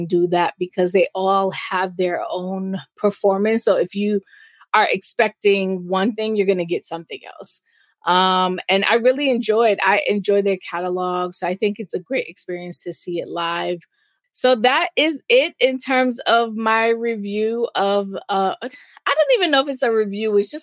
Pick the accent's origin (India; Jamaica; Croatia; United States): Jamaica; as a Jamaican